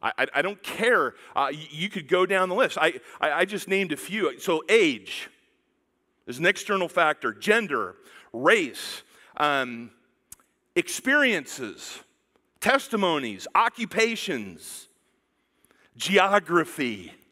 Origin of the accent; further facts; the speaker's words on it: Pella, Iowa, United States; because I grew up in Pella, Iowa, which is not very diverse, right? You have the Dutch and the non-Dutch in Pella.